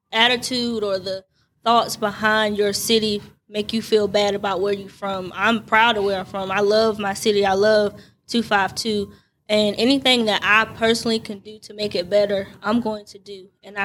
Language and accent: English; Warrenton, North Carolina, United States; now in Henderson, United States; When I'm from Warrenton, but I live in Henderson, North Carolina.